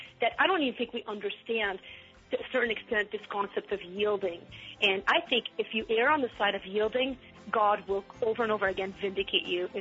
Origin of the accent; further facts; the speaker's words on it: Beirut, Beirut Governorate, Lebanon; So I grew up in Lebanon, in Beirut.